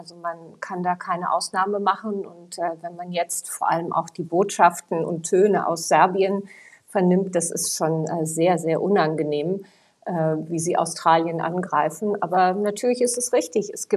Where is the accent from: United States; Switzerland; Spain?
United States; German is a second language; Ja, also es stimmt, ich bin in Amerika aufgewachsen. Ich habe überhaupt erst mit 10 Jahren richtig Deutsch gelernt